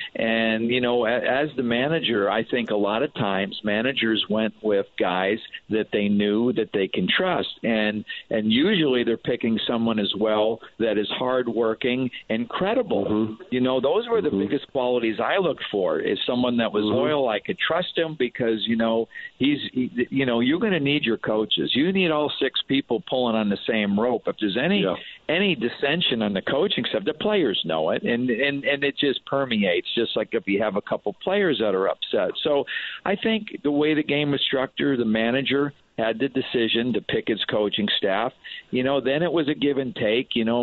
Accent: New England, United States; that's what I remember about Bill Lee growing up in New England. Of course, I went to Fenway Park once a year.

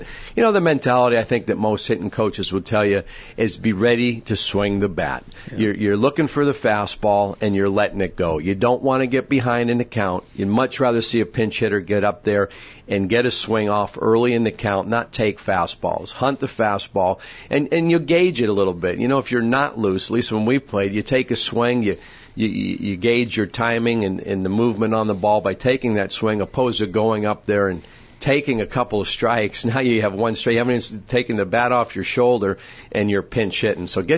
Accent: Connecticut, United States; I grew up in Connecticut, and I think we have an off day when we get there.

